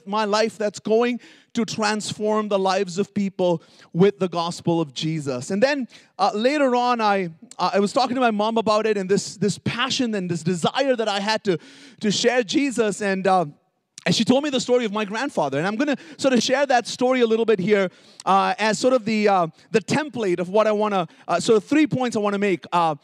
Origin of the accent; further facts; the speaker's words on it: Bahrain; So I grew up in the Middle East. My parents are originally from South India, but I was born and raised in a Middle Eastern country called Bahrain, and grew up in the church